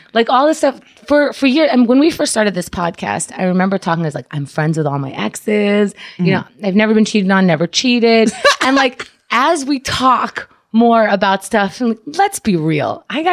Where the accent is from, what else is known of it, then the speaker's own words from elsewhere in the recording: Queens, New York, United States; And you know, we grew up in Queens.